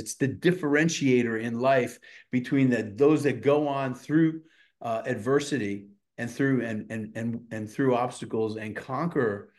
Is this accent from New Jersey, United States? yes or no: no; Queens, New York, United States; I grew up in Queens, New York, and you know, I love playing sports, baseball, football, basketball.